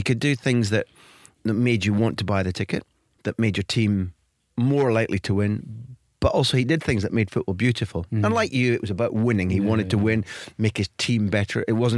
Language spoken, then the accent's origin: English; Scotland, United Kingdom; Do you remember the four teams? My accent's a clue to one